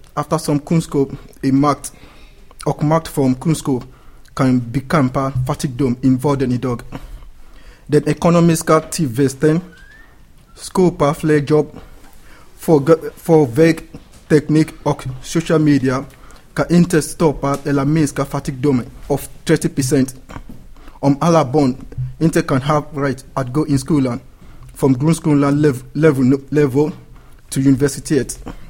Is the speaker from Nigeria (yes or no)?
yes; Nigeria; Swedish is a second language; I mitt hemland Nigeria finns det brist på utbildning.